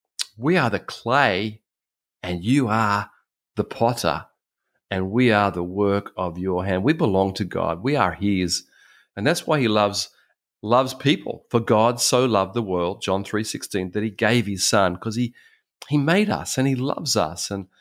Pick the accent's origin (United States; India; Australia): Australia; I'm from Australia, huge, big Australia.